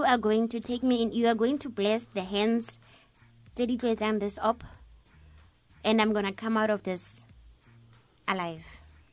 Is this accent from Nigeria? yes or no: no; Soweto, Gauteng, South Africa; I'm from Dobsonville, Soweto.